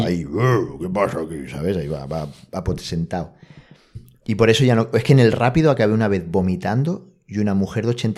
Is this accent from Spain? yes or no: yes; Balearic Islands, Spain; nosotros somos de Mallorca. ¿Vale? Para los que sean de fuera de España, nosotros estamos en una isla.